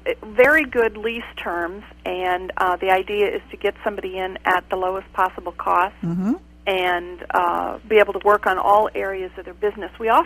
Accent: Audubon, Iowa, United States; also born or lived in Harlan / Omaha; I grew up in Audubon and lived in Harlan for 9 years and moved to the Omaha area. And now I'm back.

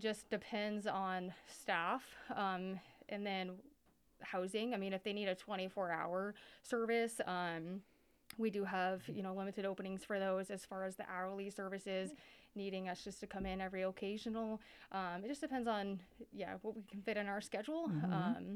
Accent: Atlantic, Iowa, United States; Well, I'm here from Atlantic. I've lived here my whole life.

